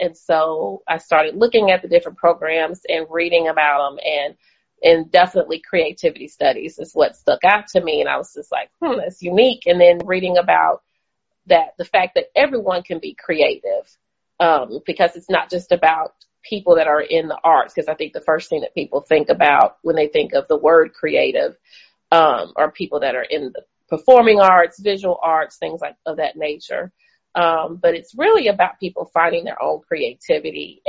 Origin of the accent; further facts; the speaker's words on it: Nashville, Tennessee, United States; I am from Nashville, Tennessee.